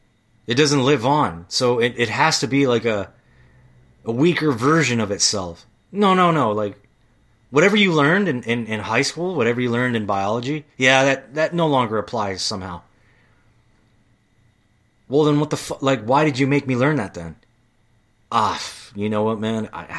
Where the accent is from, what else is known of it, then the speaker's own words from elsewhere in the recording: United States; because I'm an American, David.